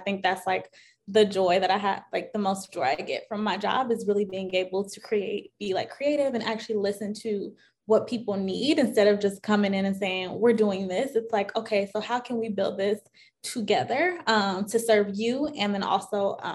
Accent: Midwest, United States; I'm a Midwesterner, and I'm the community marketing manager at Carta.

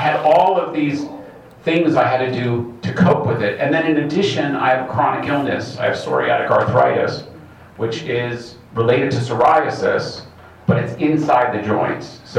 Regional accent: Camarillo, California, United States; I'm from Camarillo. I came up today, so it's not that far.

